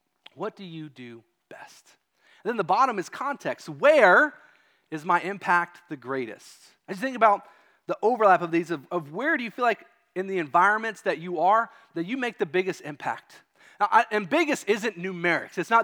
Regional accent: Kentucky, United States; Now, I grew up in Kentucky, and we had some wood-burning stoves in our house

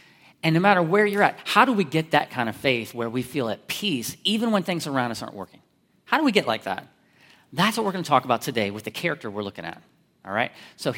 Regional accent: Columbus, Ohio, United States; So listen, I grew up in Columbus, so I never had little town festivals. The only thing we had was the Ohio State Fair

